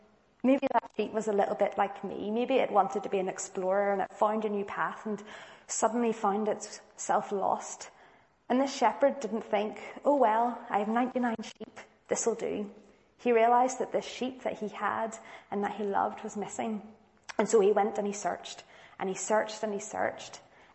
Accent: Newtownards, Northern Ireland, United Kingdom; I grew up in Yutnard, so we always went up to Scrabo, up to the forest park

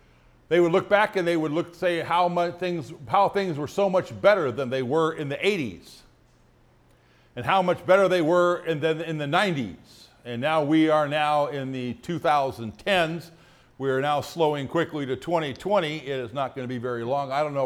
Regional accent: Sacramento, California, United States; also born or lived in South Bend / Fresno / Jamestown; You see, I grew up in South Bend, Indiana, Fresno, California, Jamestown, New York, kind of wandered around a little bit as a child, ended up in high school in Sacramento, California.

